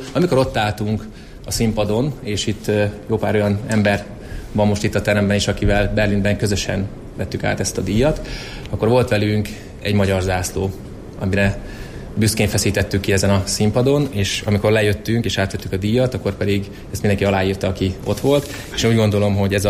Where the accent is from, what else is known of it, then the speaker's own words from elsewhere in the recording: Miskolc, Borsod-Abaúj-Zemplén, Hungary; mi is nagyon szeretjük Miskolciként a Lilafüredi kisvasutat